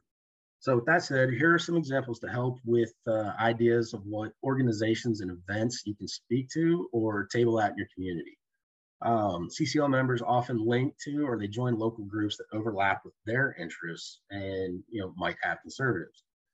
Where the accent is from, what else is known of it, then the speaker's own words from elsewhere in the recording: Pennsylvania, United States; Growing up in Pennsylvania, at the age of 12, I was out hunting, fishing, doing everything, and it's a big part of what brought me here.